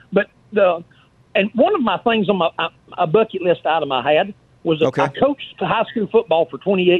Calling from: Alabama, United States; I'm calling from Clay County, Alabama. I'm 54 years old

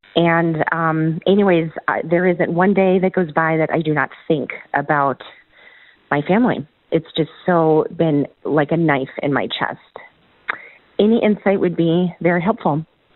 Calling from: Oregon, United States; I'm calling from Oregon.

